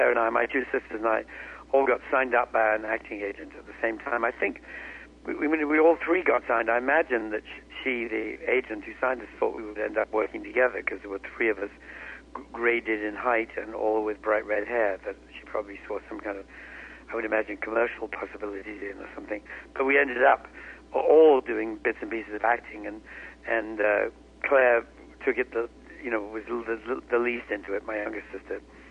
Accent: England, United Kingdom; You know, I think we're English.

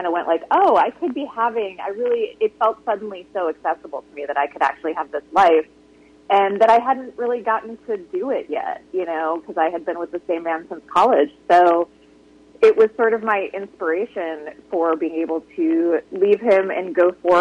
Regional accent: Midwest, United States; I grew up in the Midwest, I was engaged to my college sweetheart

